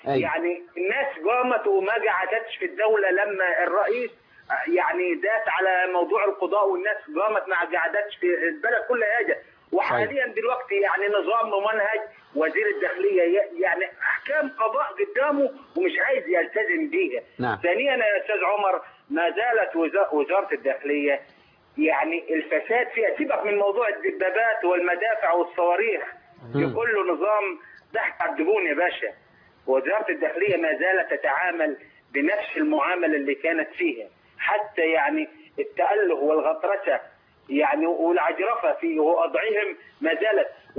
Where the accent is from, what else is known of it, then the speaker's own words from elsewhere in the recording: Sohag, Sohag Governorate, Egypt; انا من سوهاج مش من بني سويف.